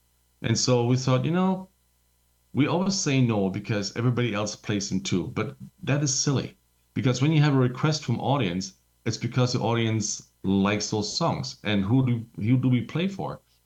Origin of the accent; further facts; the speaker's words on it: Germany; now in Saskatchewan, Canada; We're from the prairies. I mean, I was born and raised in Germany, but I've been living in the prairies for over 30 years. And I feel like I am from Saskatchewan.